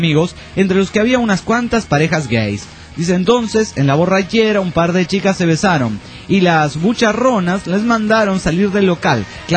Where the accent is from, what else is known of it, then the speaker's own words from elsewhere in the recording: Guatemala; de Guatemala.